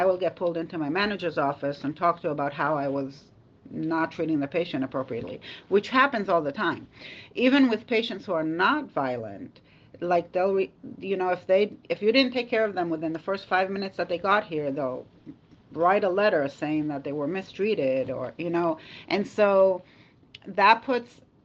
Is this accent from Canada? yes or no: no; Israel; moved away as an adult; now in United States; So I was born and raised in Israel, the country. Moved here when I was 21. I went to nursing school here in Maine at the University of Maine at Augusta and at the University of Southern Maine in Portland.